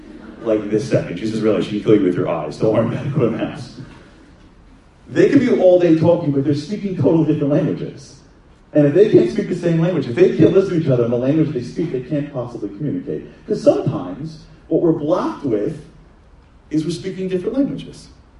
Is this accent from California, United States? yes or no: no; Brooklyn, New York, United States; I'm from Brooklyn. You know what I'm talking about?